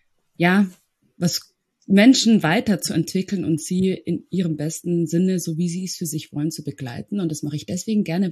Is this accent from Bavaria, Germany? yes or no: yes; Bad Reichenhall, Bavaria, Germany; born there; geboren in Bad Reichenhall von Eltern aus Äthiopien, die zufällig irgendwie in Deutschland hängen geblieben sind, was nie geplant war.